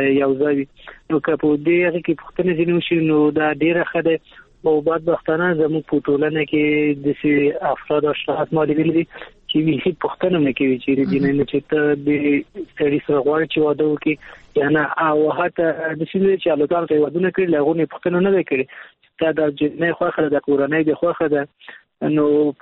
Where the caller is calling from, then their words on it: Kabul, Afghanistan; د کابل ولایت څخه مې اړیکې نیولې